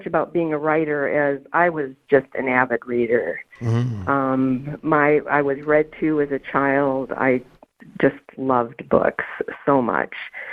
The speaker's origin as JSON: {"language": "English", "town": "Wisconsin Rapids", "region": "Wisconsin", "country": "United States", "tie": "born or raised there", "said": "I was born in Riverview Hospital in Wisconsin Rapids. I grew up in Rapids. I graduated from Lincoln High School."}